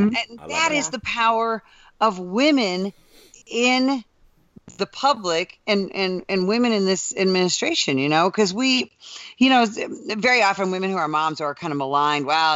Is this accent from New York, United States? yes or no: no; Chicago, Illinois, United States; I'm from Chicago, so we had them in the city, you know?